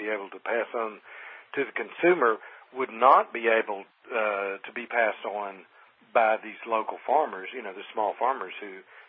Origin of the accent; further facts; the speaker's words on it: Southern United States, United States; Well, you just can't imagine how hard it is for me as a Southerner to admit that New England is beautiful.